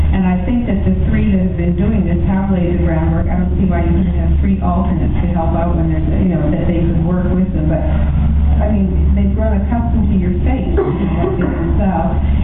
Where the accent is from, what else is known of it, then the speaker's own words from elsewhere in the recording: Missouri, United States; I'm from Missouri.